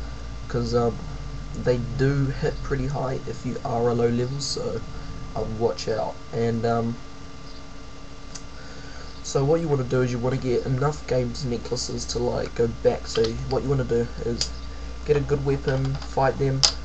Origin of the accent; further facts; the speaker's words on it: New Zealand; I'm from New Zealand and I make podcasts.